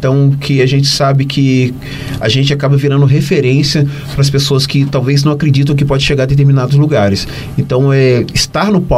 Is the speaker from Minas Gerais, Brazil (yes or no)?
yes; Minas Gerais, Brazil; a gente, como mineiro, né? A gente se orgulha de estar contando a história de nós mesmos mineiros, porém do interior